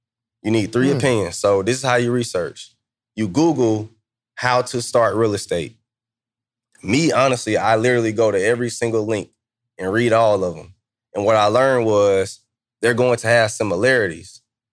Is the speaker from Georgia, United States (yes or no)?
yes; Atlanta, Georgia, United States; I'm from Atlanta. It's all black. It's probably 5 white people in my school. I moved to Kansas.